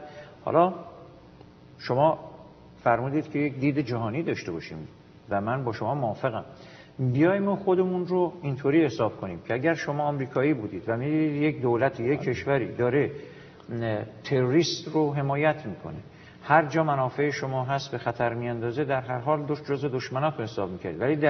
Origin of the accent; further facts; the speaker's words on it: Iran; من به عنوان یک ایرانی از کشورهای اروپایی بسیار دلگیرم